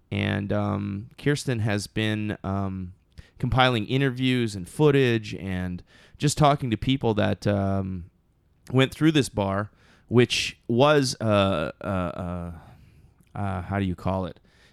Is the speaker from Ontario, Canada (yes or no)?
yes; Thunder Bay, Ontario, Canada; not only is it from my hometown, Thunder Bay, Ontario